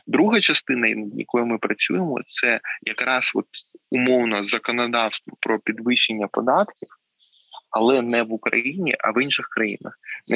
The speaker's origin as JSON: {"language": "Ukrainian", "town": "Mariupol", "region": "Donetsk Oblast", "country": "Ukraine", "tie": "born or raised there", "said": "з Бучі, з Ірпеня або мого рідного Маріуполя"}